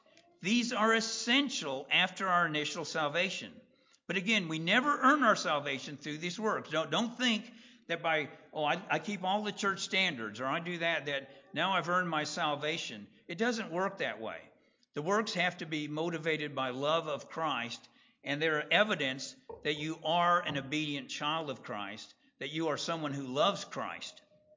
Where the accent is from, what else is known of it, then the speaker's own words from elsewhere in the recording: Texas, United States; I grew up around it in Texas. I never raised any cattle.